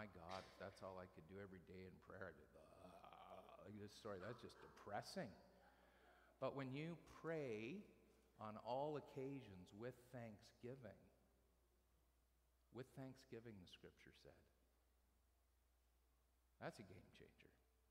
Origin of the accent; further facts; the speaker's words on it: Canada; That's who he is, but I'm Canadian.